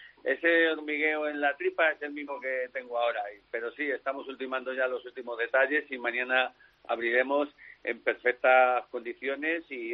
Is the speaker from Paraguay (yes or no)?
no; Madrid, Community of Madrid, Spain; Tener en cuenta que yo soy de Madrid, por lo tanto llevo 15 días de retraso con respecto a vosotros.